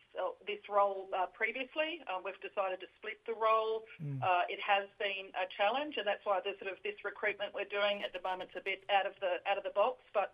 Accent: Queensland, Australia; I'm from the Torres Strait region. I'm originally from Cubin.

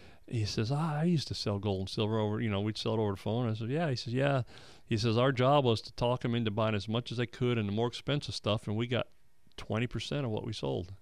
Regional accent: Texas, United States; I was in the Navy for 20 years, so I moved around a lot. And I'm from Texas, and I talk a lot about Texas. I go to Texas a lot.

